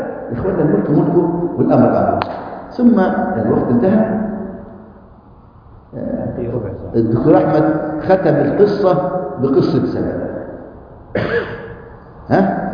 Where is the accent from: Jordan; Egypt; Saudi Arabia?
Egypt; الأهرامات الموجودة عندنا في مصر